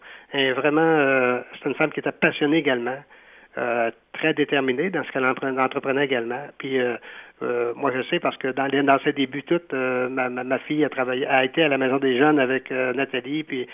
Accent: Grande-Vallée, Quebec, Canada; Ben moi, je suis de Grande-Vallée

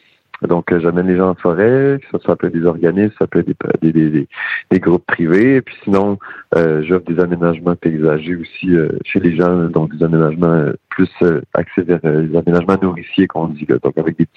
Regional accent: Saint-Joseph-du-Lac, Quebec, Canada; now in Val-d'Espoir, Canada; Puis j'ai grandi aussi à Saint-Joseph-du-Lac, là, dans les vergers.

